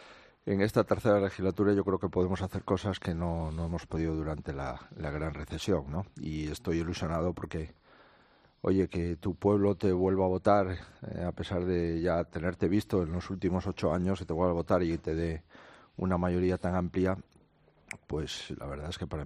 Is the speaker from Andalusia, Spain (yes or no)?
no; Galicia, Spain; yo soy gallego y me gusta Galicia.